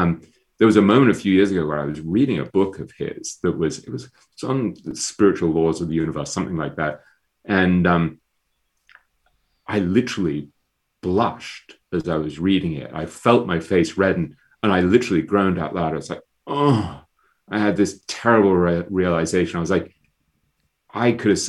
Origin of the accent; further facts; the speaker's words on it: England, United Kingdom; I'm an English intellectual snob by training and nature.